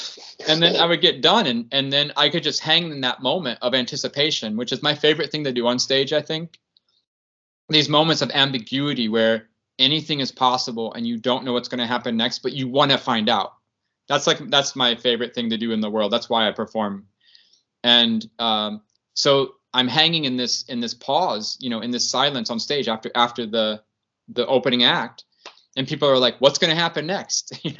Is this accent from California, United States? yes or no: no; Ohio, United States; Like, I started juggling when I was 8 years old and I grew up in Ohio.